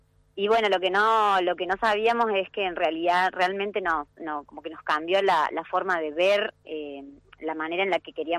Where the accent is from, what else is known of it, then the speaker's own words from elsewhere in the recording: Colonia Tirolesa, Córdoba, Argentina; Yo de una localidad que se llama Colonia Tirolesa, y yo nací en la capital.